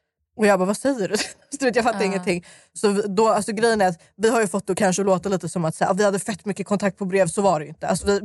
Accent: Stockholm, Stockholm County, Sweden; Jag är 22, jag är 00 och jag är uppväxt i Dalen och Skarpnäck.

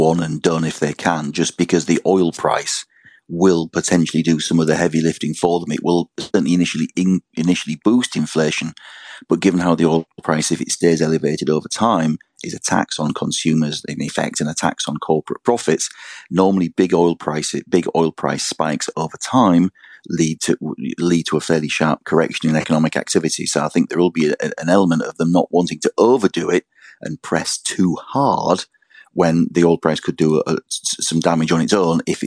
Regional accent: England, United Kingdom; As an Englishman who was looking at HS2 proceeding like a snail

